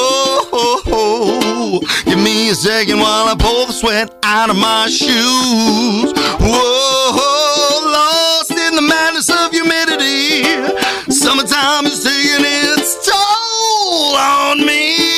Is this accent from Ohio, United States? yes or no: no; Virginia, United States; now in Florida, United States; It's Florida. And I'm from Virginia.